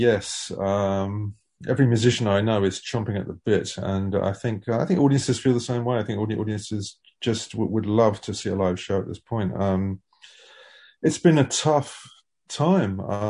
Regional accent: United Kingdom; also born or lived in California, United States; We're both British. We might spend more time in the UK. I'm speaking to you from the UK right now. This feels like home, as it always has felt like home.

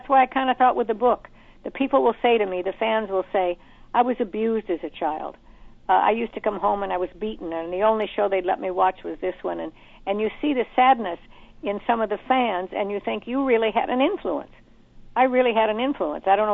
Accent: Reno, Nevada, United States; even though I grew up in Reno, Nevada, where there was gambling and prostitution

